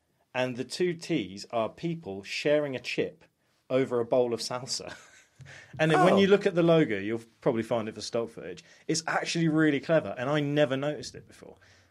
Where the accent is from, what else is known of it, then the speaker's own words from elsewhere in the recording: United States; growing up in America, we used to eat Tostitos all the time.